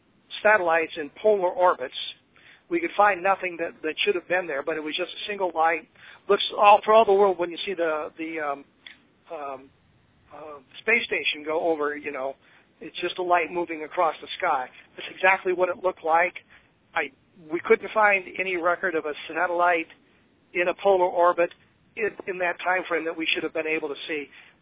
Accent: Denver, Colorado, United States; I grew up in Denver, Colorado.

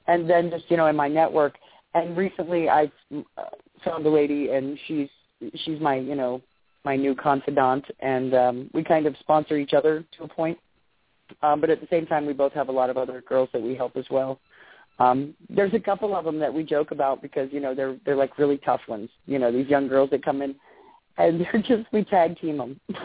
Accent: Florida, United States; where I grew up and the town I grew up in Florida is, I've been here for 35 years

